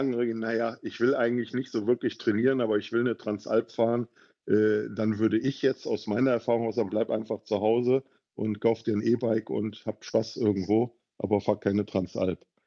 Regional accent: North Rhine-Westphalia, Germany; ich komme ja ursprünglich aus dem Rheinland, aus der Düsseldorfer Region.

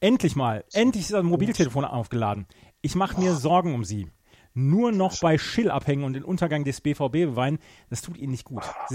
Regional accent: Lower Saxony, Germany; In meiner Heimatstadt gibt es einen Stadtteil Wolverdingsen.

